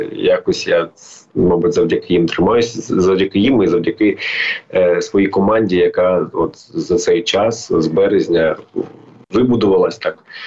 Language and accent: Ukrainian; Mariupol, Donetsk Oblast, Ukraine; я сам з Маріуполя, ти як це сказав, це місто, в якому я виріс